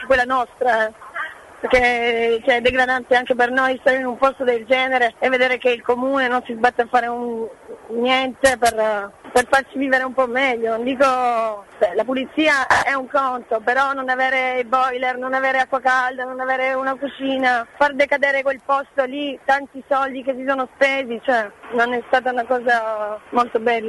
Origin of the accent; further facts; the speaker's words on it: Brindisi, Apulia, Italy; now in Bologna, Italy; È di Brindisi, pugliese.